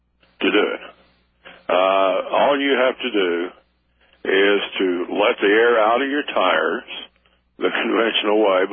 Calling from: Oklahoma, United States; I'm calling from Oklahoma.

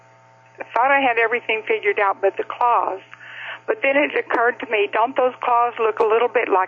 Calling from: Arkansas, United States; in Arkansas.

